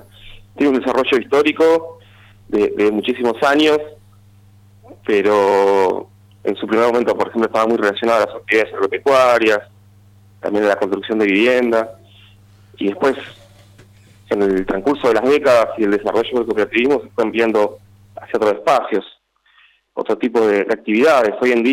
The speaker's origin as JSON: {"language": "Spanish", "town": "Gualeguaychú", "region": "Entre Ríos", "country": "Argentina", "lives_now": "La Plata, Argentina", "said": "Nosotros somos de Gualeguaychú, pero vinimos a vivir a La Plata hace bastante tiempo"}